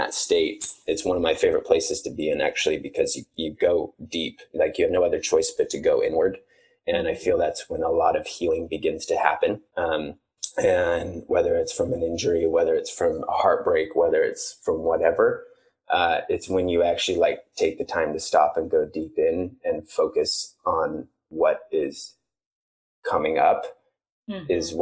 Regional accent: Reno, Nevada, United States; But growing up in Reno, there aren't many vegans.

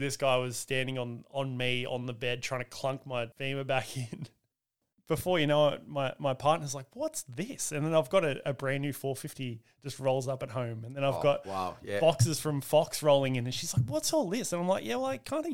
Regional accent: Pioneer Bay, Victoria, Australia; I'm 34 years old and I come from Pioneer Bay, Victoria. We had a track in our backyard, which is great.

